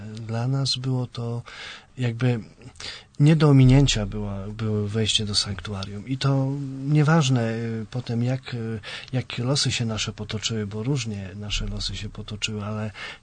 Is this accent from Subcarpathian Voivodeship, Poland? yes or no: no; Lublin Voivodeship, Poland; Ja pochodzę z Lubelskiego, województwa lubelskiego, z miasta kilkunastotysięcznego.